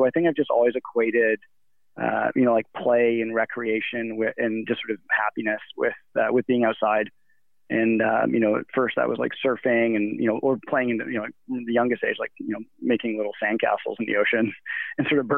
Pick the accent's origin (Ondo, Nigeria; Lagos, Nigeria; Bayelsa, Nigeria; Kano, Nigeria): Lagos, Nigeria; Yeah, I actually grew up in West Africa. I grew up in Lagos, Nigeria, which is about as far away from the mountains as one could imagine. It's I grew up on the ocean in West Africa, so in a completely flat part of the country